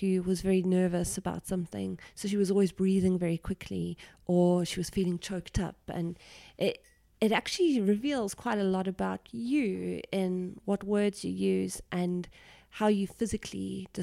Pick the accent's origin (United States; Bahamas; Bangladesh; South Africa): South Africa; Another thing with me is that being South African, I'll sometimes include things in the plots.